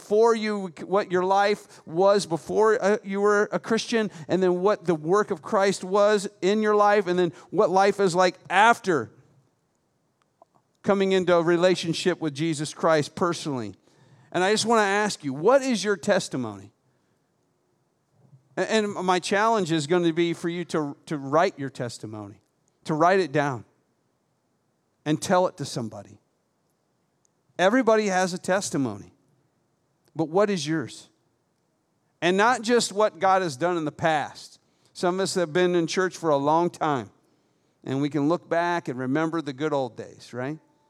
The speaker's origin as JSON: {"language": "English", "country": "United States", "said": "because, well, I'm an American."}